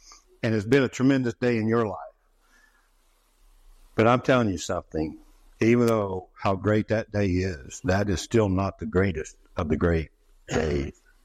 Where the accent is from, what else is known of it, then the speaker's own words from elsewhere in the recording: West Virginia, United States; I loved being a young boy growing up in West Virginia.